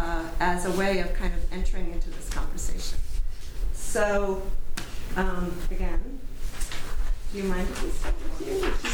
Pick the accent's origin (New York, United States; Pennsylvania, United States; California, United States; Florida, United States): New York, United States; Because I grew up in New York. What can I say? I get talking fast, and I try hard not to.